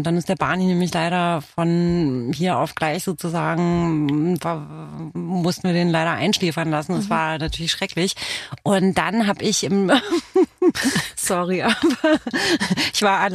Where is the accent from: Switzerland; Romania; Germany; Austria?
Romania; Nee, aus Rumänien bin ich und sie ist aus Griechenland.